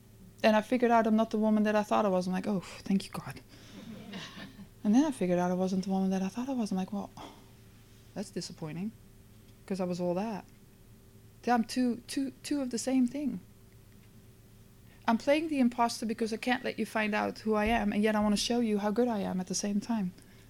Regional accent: Netherlands; I'm from the Netherlands. It works different there. That was my excuse. I'm Dutch.

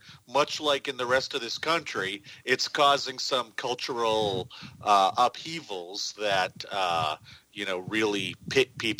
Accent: Lewiston, Maine, United States; born there; I was born in Lewiston, Maine, which is about 30 miles north and 30 miles south of both Portland and Augusta

